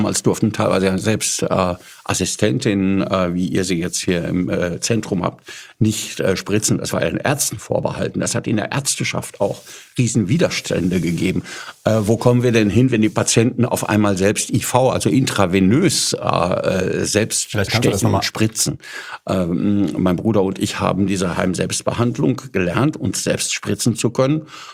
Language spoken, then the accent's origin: German; Paderborn, North Rhine-Westphalia, Germany; Also ich bin in Paderborn aufgewachsen.